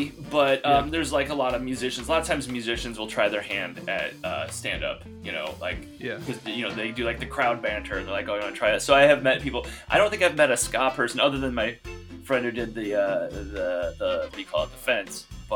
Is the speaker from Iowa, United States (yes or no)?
yes; Iowa, United States; now in Minneapolis, United States; I grew up in Iowa. I live in Minneapolis, right? But I grew up in Iowa, and I went to the University of Iowa